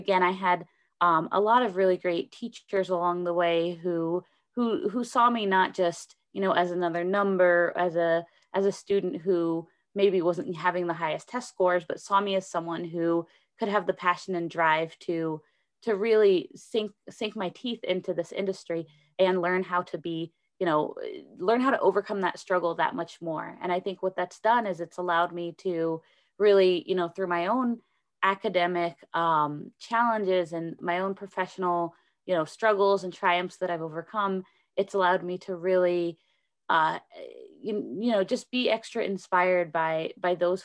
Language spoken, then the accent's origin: English; Atlanta, Georgia, United States; So I grew up in the South. I grew up in right in the suburbs of Atlanta, Georgia, and I studied mechanical engineering and computer science.